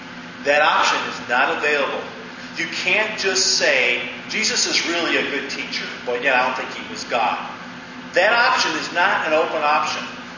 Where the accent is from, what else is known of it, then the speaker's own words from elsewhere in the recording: Lakewood, Ohio, United States; When I was growing up in Lakewood, Ohio, there was a man that would run out into the playground who was insane.